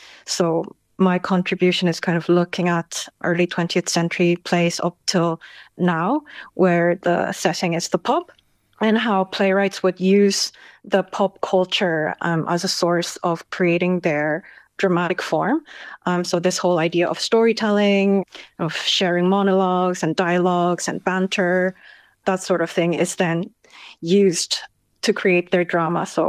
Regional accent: South Korea; So I'm originally from Korea.

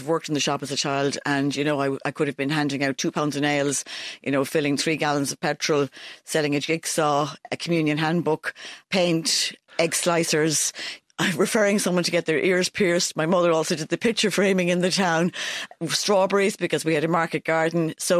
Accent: Millstreet, County Cork, Ireland; So I grew up in Mill Street.

